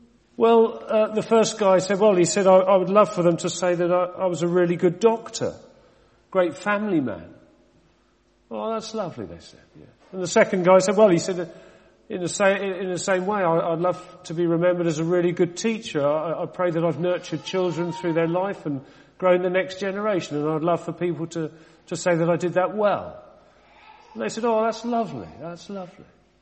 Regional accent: Reading, South East England, United Kingdom; as I was a young lad growing up in Reading, that's where we used to live at that time

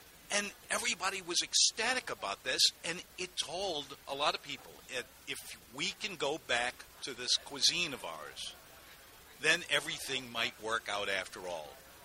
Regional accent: New Orleans, Louisiana, United States; born there; now in New Orleans, United States; I was born on Mardi Gras. That's not a joke. I really was. And I'm as New Orleans a guy as you can possibly have. I've never been out of the city for more than, well, now 6 weeks at a time.

